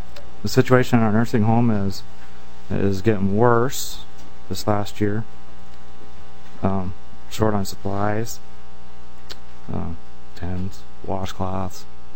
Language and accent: English; Bemidji, Minnesota, United States; I'm from Bemidji, Minnesota.